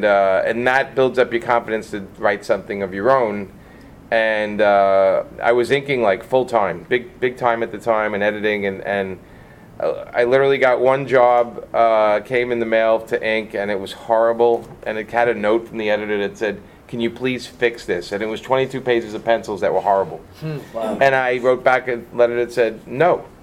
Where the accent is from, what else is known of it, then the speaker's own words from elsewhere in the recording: Brooklyn, New York, United States; accent: Brooklyn; I love having Frank next to me because my Brooklyn accent is completely gone almost.